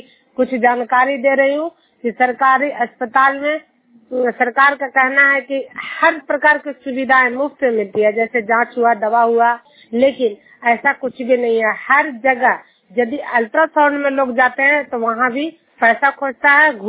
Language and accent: Hindi; Bihar, India; मैं नालंदा जिला हिलसा प्रखंड जुनियर गांव की निवासी हूं